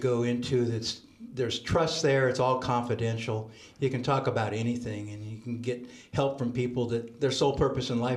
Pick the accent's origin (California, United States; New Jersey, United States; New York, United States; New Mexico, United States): California, United States; Oakland; also born or lived in Coronado; I was born in Coronado, California. I'm a third-generation native Californian. My father went to the Naval Academy, and he was stationed in Coronado. I grew up in the Oakland Hills with my younger brother and sister.